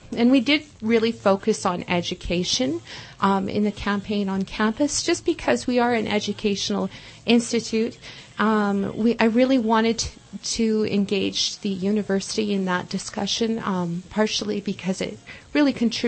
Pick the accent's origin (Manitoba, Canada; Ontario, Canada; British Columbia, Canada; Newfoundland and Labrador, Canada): British Columbia, Canada; I'm growing up in British Columbia, we didn't grow up with treaty.